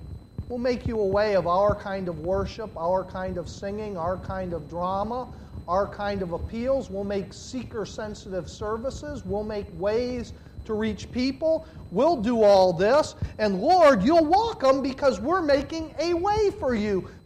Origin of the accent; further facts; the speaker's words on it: Pennsylvania, United States; I can remember growing up in Pennsylvania, northern, at least the northern part, doesn't know the meaning of a straight road.